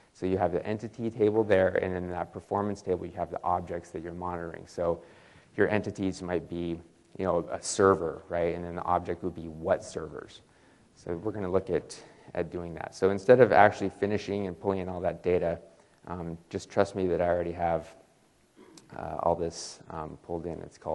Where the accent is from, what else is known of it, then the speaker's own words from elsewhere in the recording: Boise, Idaho, United States; By the way, I'm from Boise